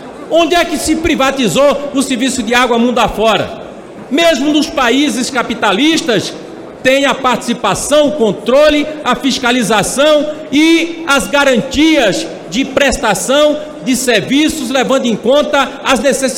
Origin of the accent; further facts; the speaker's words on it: Bahia, Brazil; Eu sou do estado da Bahia, que tem 417 municípios.